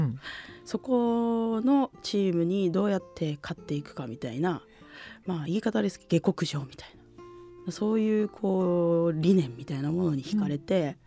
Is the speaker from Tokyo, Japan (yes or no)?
yes; Setagaya, Tokyo, Japan; もうずっと世田谷に住まいを構えてたので、もう本当知らない道はないぐらいですね。